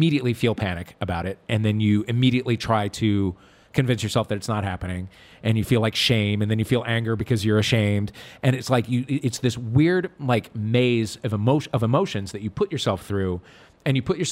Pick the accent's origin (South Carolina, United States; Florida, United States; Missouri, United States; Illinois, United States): Missouri, United States; Des Peres; I grew up in De Pere, went to St. Jared's for a year, and then Oak Hill. And then in seventh grade, moved off to Priory.